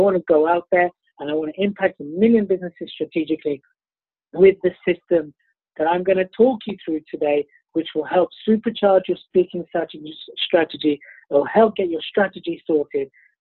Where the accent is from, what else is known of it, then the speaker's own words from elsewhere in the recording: United Kingdom; accent: British; I don't know if I kind of carry off as well as you do, Tanya, with a fabulous, with my British accent.